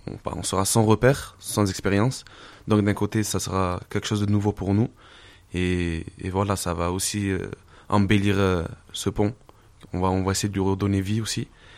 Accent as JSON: {"language": "French", "town": "Manosque", "region": "Provence-Alpes-Côte d'Azur", "country": "France", "said": "On connaît tous, enfin on est tous des Manosquins et Manosquines"}